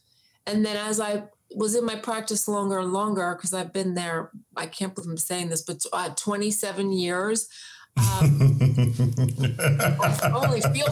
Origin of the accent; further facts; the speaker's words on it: New Jersey, United States; So I am from the South Jersey area. That's where I grew up. And then I moved out to the suburbs of PA in my early 20s.